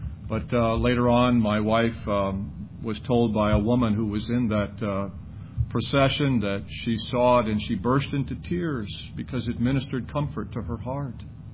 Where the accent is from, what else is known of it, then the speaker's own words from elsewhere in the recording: Chicago, Illinois, United States; So I didn't see that growing up in Chicago